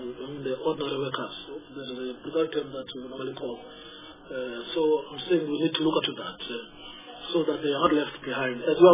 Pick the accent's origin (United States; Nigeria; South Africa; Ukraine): South Africa; Eastern Cape; because I'm coming from the Eastern Cape, from the Western side, Metro and Sarah Bartman region.